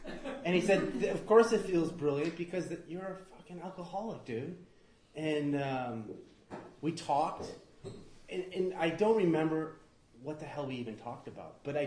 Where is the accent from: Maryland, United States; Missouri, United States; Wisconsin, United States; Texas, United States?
Wisconsin, United States; Milwaukee; I'm from the Midwest, so I went back home to Milwaukee for a wedding, college buddies.